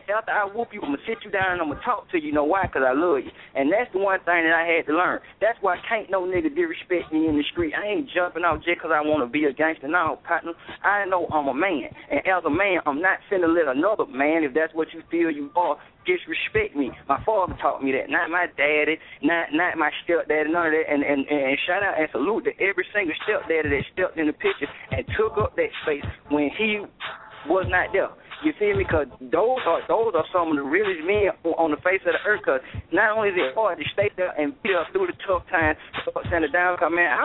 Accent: College Park, Georgia, United States; I'm from Collie Park. It's all in the hood.

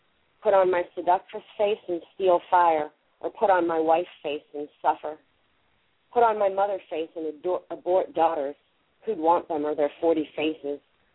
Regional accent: Bangor, Maine, United States; born there; Well, I was born in Bangor, Maine

